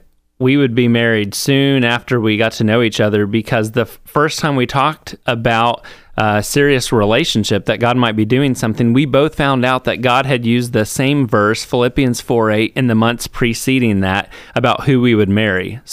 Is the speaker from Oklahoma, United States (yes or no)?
yes; Oklahoma, United States; We're both from Oklahoma.